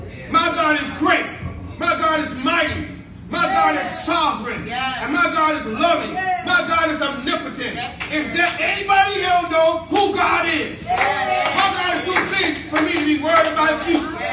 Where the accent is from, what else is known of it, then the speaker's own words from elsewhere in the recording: Bahamas; Let me make this plain for you. I'm from Bahamas. Old school.